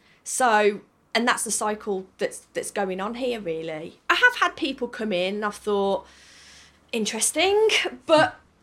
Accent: Birmingham, West Midlands, United Kingdom; But honestly, I'm so proud of being a Brummie, because community here is so important to a lot of people

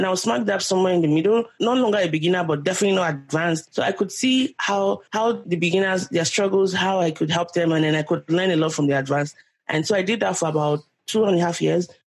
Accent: Nigeria; I'm Nigerian. I haven't even learned all of Yoruba words. I don't know how to speak Igbo.

